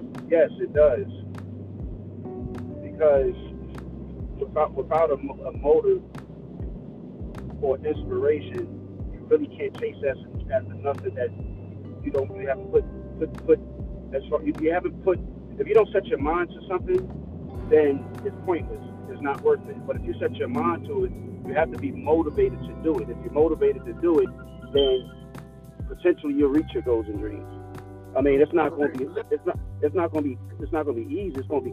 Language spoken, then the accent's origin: English; New York City, New York, United States; now in Atlanta, United States; Originally, I'm from New York City. I live here in the ATL for about 3 years now.